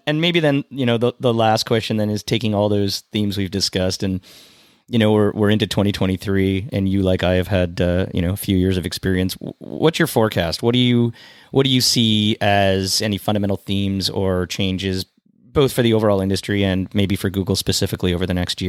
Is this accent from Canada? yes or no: yes; Canada; I plead the fifth as a Canadian.